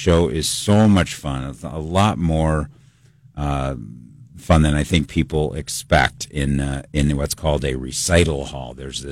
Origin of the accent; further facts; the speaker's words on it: Cleveland, Ohio, United States; I grew up in Cleveland. A lot of people don't know I'm from Cleveland.